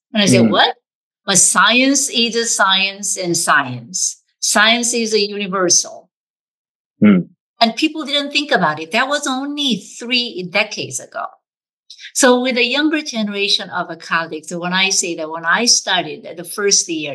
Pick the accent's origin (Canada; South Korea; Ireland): South Korea; English is a second language; moved away as an adult; now in United States; So about 40 years ago, I came to the US from South Korea. And I was about 5 days shy of becoming 25 years old.